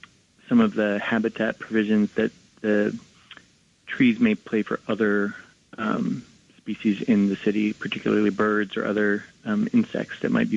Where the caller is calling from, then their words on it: Brooklyn, New York, United States; I'm calling from Bed-Stuy in Brooklyn.